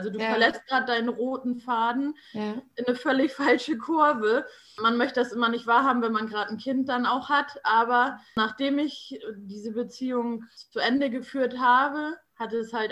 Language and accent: German; Lower Saxony, Germany; Ich komme aus Niedersachsen, aus der schönen Lüneburger Heide.